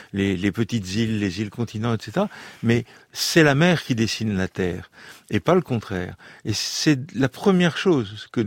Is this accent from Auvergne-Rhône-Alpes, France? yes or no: no; Brittany, France; born there; et il se trouve que là où je suis né, sur la Bretagne Nord, la différence entre marées hautes et marées basses est particulièrement forte, une des plus fortes du monde.